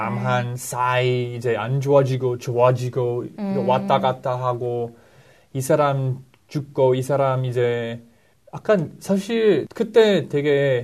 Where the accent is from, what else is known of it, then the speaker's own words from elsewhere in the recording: Philadelphia, Pennsylvania, United States; Korean is a second language; 아, 저는 필라델피아라는 도시에서 왔고요. 뉴욕, 많은 사람들이 들어본 뉴욕에서 2시간 걸려요. 필라델피아는 사계절 있는 그 도시인데 완전 그 여러 인종 들이 같이 살고 있는 예술, 역사, 미국 역사